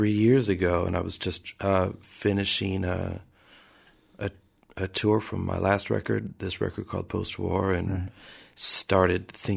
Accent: Ventura, California, United States; now in Portland, United States; I grew up in Ventura, California. Just about, you know, maybe an hour north of L.A.

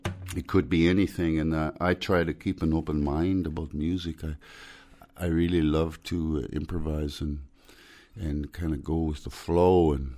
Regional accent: Alberta, Canada; Some people say I have an accent, and I was born and raised in Alberta in Canada, and I hear, sometimes I notice that there's something funny going on with my speech, and I think I picked some of that up from my friend Ivor from the Faroe Islands.

